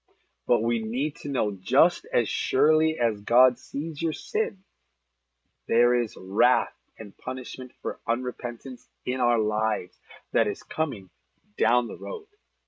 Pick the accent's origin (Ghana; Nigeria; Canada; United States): United States; Las Vegas, Nevada; I grew up in Vegas there